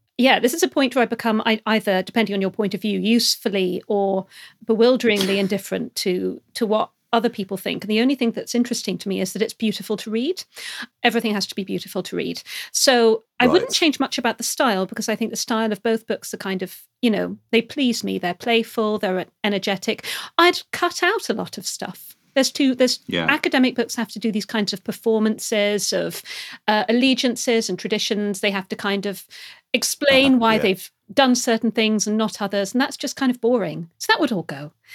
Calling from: Bristol, South West England, United Kingdom; I'm calling from my basement office in the University of Bristol.

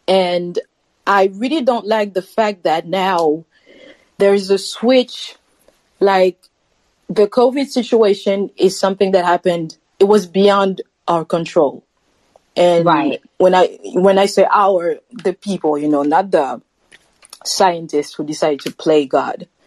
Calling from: Paris, Île-de-France, France; Paris, France. Another Frenchie here.

